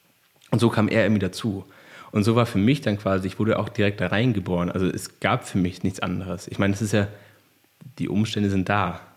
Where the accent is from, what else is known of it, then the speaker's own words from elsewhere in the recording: Immenstadt, Bavaria, Germany; ich bin aus dem Allgäu, Immenstadt, Sonthofen kennt man vielleicht.